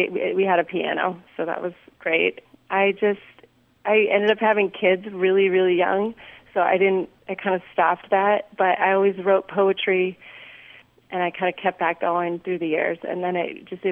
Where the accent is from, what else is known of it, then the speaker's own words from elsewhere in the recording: Petaluma, California, United States; I grew up in Petaluma, California, which is a tiny little place up in Northern California.